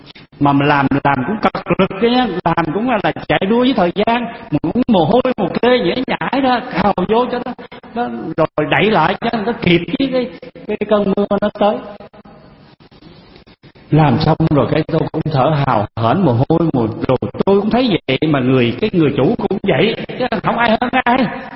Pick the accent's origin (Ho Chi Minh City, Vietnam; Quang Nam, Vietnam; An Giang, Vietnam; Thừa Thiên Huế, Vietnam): An Giang, Vietnam; Long Xuyên; quý vị biết cái vùng miền Tây đó, quê tôi ở vùng Long Xuyên Châu Đốc đó.